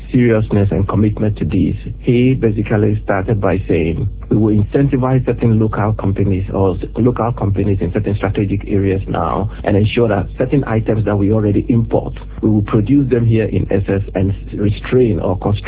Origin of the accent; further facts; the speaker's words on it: Ghana; if indeed we are incentivizing Ghanaian entrepreneurs and businessmen to actually produce this, then we as Ghanaian consumers must learn to develop the taste for these products.